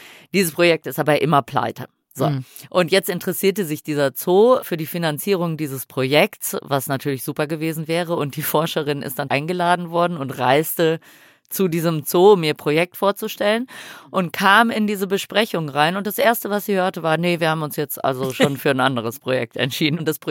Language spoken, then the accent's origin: German; Switzerland; ich komme aus der Schweiz